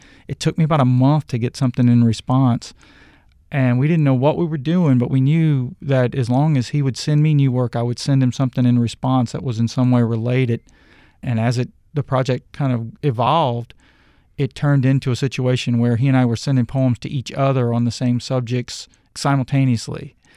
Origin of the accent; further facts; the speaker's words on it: Louisiana, United States; stories about growing up in South Louisiana and kind of tributes to the people that you love and who have shaped you